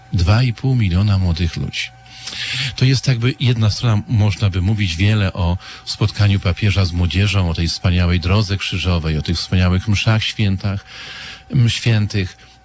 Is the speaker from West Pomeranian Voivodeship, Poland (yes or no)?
yes; Łomsko, West Pomeranian Voivodeship, Poland; ja pochodzę z parafii Łomsko, koło Darłowa, Darłowo-Koszalin, to taki zorientowany trochę. i to są miejscowość Łomsko i Jarosławiec, miejscowości nadmorskie.